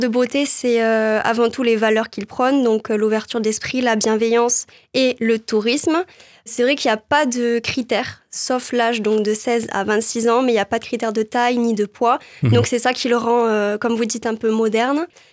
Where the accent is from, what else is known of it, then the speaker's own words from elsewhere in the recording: Occitanie, France; j'ai 22 ans. Je viens de la région de Toulouse.